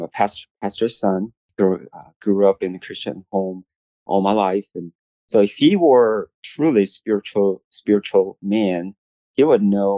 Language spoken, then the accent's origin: English; South Korea; English is a second language; moved away as an adult; now in United States; I'm made in Korea, as Kevin mentioned. So I was born in Korea, grew up in Korea, and I got married in Korea, had my first child in Korea.